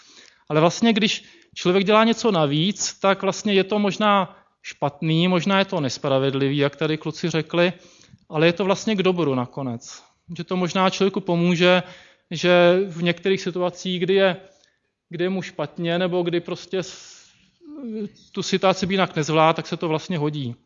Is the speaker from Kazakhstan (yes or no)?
no; Slovakia; já jsem se narodil na Slovensku, ale rodina celá jsme byli jako Češi a teďka jsme vlastně žili na Slovensku. Já jsem začal chodit do školy a já jsem neuměl moc slovensky.